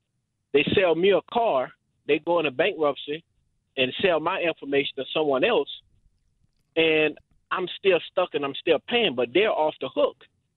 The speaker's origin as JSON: {"language": "English", "town": "New Orleans", "region": "Louisiana", "country": "United States", "tie": "born or raised there", "said": "I'm born and raised in New Orleans."}